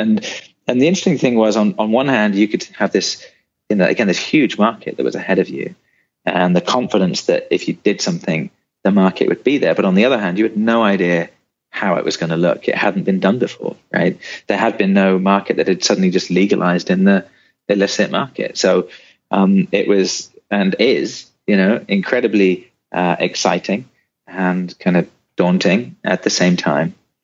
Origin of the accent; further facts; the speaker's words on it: Seattle, Washington, United States; also born or lived in United Kingdom; Because I'm kind of from Washington State, even though I was living in the UK at the time. I'd lived in Seattle for, you know, over 10 years.